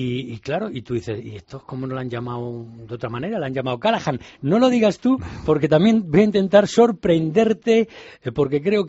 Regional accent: Spain; Los que somos de España, porque ya te digo que muchos nos escuchan fuera

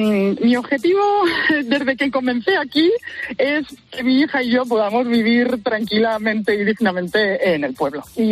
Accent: Casas de Ves, Castilla-La Mancha, Spain; hace 5 años ya que, por circunstancias de la vida, regresé a mi pueblo, a Casas de Bes.

